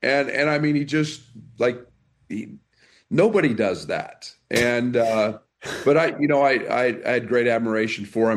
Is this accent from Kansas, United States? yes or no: yes; Kansas, United States; Yeah, you know, I grew up in Kansas, and junior college basketball was a big deal in Kansas.